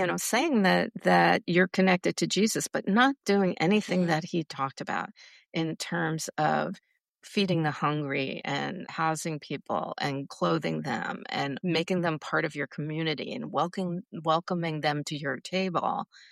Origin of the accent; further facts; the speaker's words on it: New York, United States; You know, I guess because I'm from New York, I guess also because I was raised Jewish